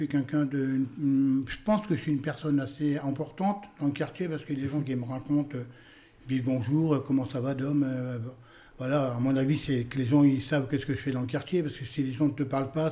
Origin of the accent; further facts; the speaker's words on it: Avignon, Provence-Alpes-Côte d'Azur, France; born there; Ma mère est venue du Midi à Orange, à côté d'Avignon, on habitait, je suis né là-bas, à Avignon.